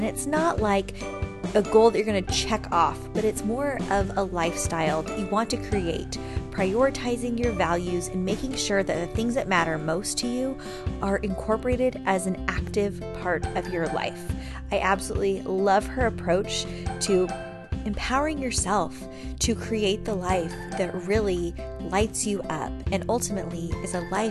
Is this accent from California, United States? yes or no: yes; California, United States; I'm a California girl.